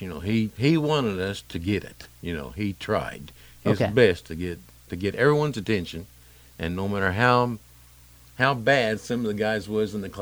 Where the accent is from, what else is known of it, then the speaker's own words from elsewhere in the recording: Rockford, Illinois, United States; born there; I was born in Rockford, Illinois.